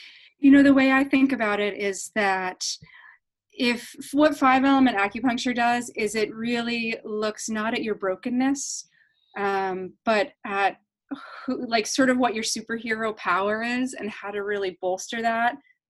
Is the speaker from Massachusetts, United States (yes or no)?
yes; Massachusetts, United States; born there; Well, you know, I was born in Eastern Mass, and I always wanted to be a doctor when I was little.